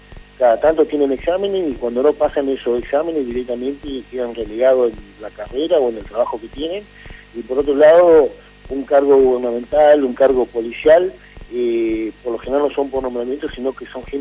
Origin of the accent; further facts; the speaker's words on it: Argentina; moved away; como argentinos que vivimos afuera